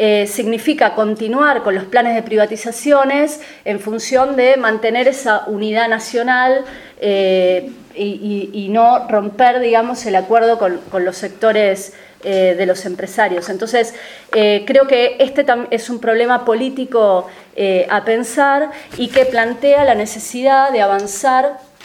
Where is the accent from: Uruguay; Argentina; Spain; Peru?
Argentina; yo vengo de Argentina